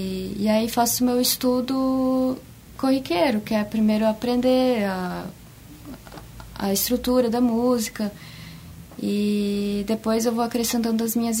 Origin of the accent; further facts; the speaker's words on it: Brazil; E também brasileiros, né? Eu gosto demais, sendo brasileira.